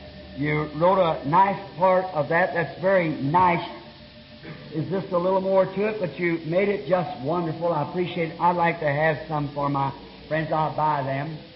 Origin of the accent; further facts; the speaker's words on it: Ireland; I come from a Catholic family, too. I'm an Irishman.